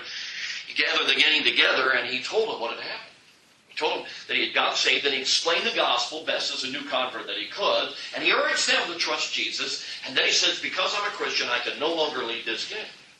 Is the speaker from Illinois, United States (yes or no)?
yes; Chicago, Illinois, United States; I grew up in Chicago, I'm a city slicker